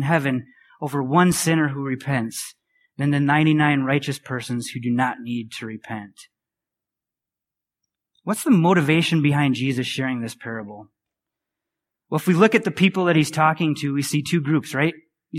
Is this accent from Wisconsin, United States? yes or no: yes; Wisconsin, United States; You guys know I'm from Wisconsin.